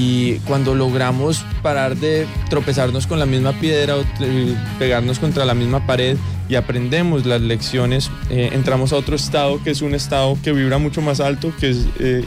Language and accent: Spanish; Colombia; Claro, es que imagínate, soy de Colombia y en mi familia toman café todo el día sin azúcar ni nada